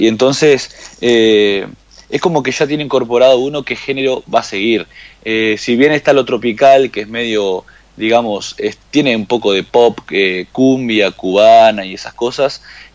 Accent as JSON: {"language": "Spanish", "country": "Uruguay", "tie": "born or raised there", "said": "Sí, no, sin duda acá en, por ejemplo, en 33 Uruguay, que es de donde yo vengo, mi tierra natal, ya desde chico"}